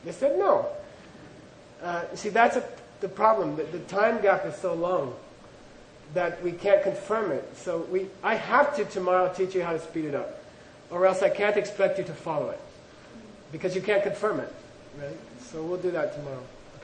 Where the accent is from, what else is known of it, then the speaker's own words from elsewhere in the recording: United States; Rinpoche, you know, I'm American.